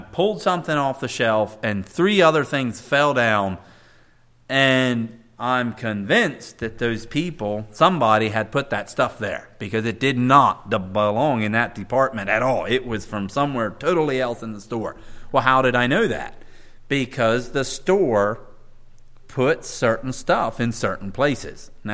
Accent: Pennsylvania, United States; I came from Pennsylvania where there was Mennonites of all kinds and flavors and shapes and sizes.

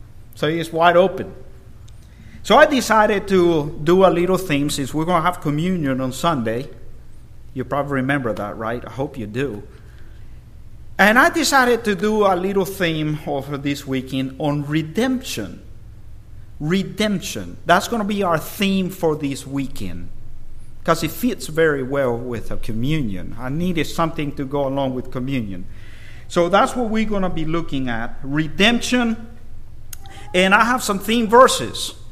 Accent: Dublin, Georgia, United States; I come from Dublin, Georgia. And that's a little bit far away.

